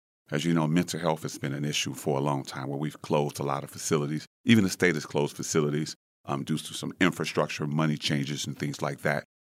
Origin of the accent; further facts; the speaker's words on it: Detroit, Michigan, United States; I'm native from Detroit. I've lived in Macomb County for about 20 years or so recently.